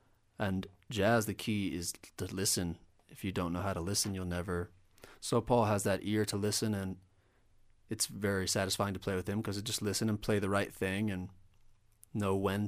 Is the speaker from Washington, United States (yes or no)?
no; Maryland, United States; growing up in Maryland